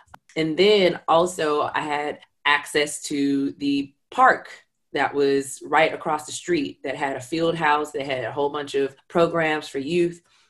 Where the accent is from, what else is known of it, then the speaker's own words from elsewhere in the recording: Illinois, United States; I was also going back almost every weekend to the block that I grew up on in Inglewood.